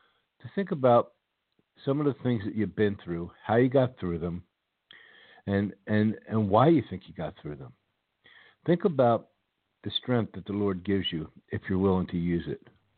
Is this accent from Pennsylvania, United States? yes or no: yes; Pennsylvania, United States; those of you that follow the show regularly know that I grew up outside of Philadelphia.